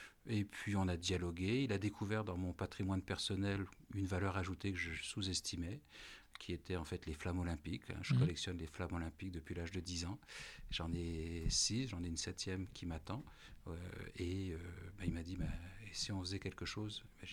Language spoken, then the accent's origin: French; Canada; car je suis canadien d'origine canadienne, ancien joueur semi-pro au hockey sur glace.